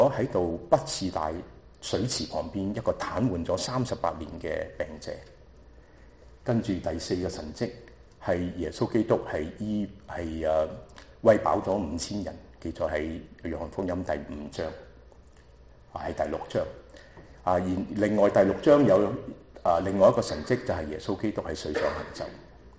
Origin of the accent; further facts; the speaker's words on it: Shanghai, China; 就好像我们上海人有一句话，我是上海人